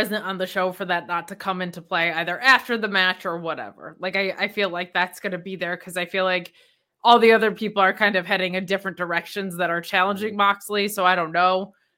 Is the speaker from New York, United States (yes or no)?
yes; New York, United States; I don't know if it's just because I'm from New York